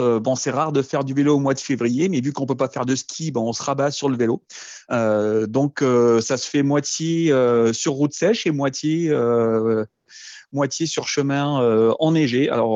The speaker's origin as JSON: {"language": "French", "region": "Occitanie", "country": "France", "tie": "born or raised there", "said": "Moi, j'ai passé en fait mon enfance dans les Cévennes tout seul parce que j'ai pas de frères et sœurs"}